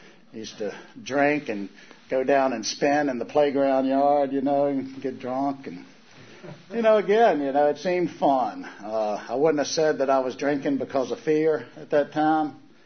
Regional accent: Charlottesville, Virginia, United States; And so I'm from Charlottesville originally.

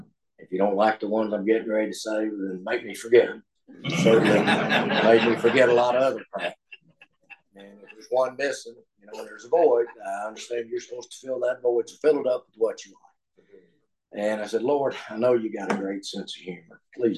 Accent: Tennessee, United States; My roots. I grew up in East Tennessee, in a brand new subdivision.

